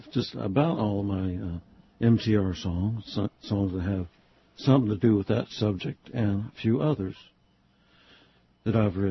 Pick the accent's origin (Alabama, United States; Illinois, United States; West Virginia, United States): West Virginia, United States; Montgomery; also born or lived in Charleston; I was born in Montgomery, West Virginia. Actually, I was born in Charleston in the hospital, but we lived in Montgomery.